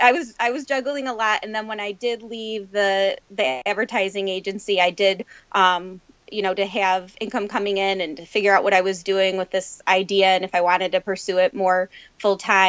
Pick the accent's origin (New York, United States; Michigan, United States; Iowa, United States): New York, United States; Rochester; I moved back to my hometown of Rochester, New York, and opened a small shop in the village of Spencerport.